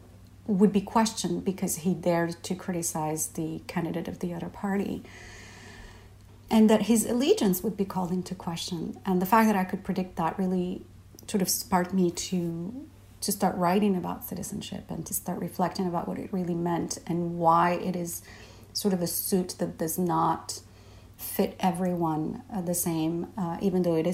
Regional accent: Morocco; somebody who was born and raised in Morocco. And as you know, Morocco is a formerly colonized country.

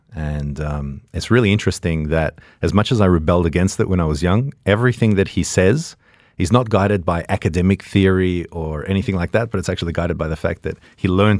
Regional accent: Australia; accent: Australian; as you can tell from the accent, as you mentioned, Tom, I come from Australia, and I've lost many things, but I think the Australian accent's probably one that I'll never lose.

